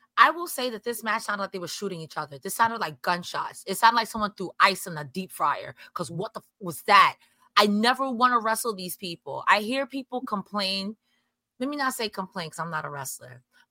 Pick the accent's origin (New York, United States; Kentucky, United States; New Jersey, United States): New York, United States; I'm from New York. I don't have a car.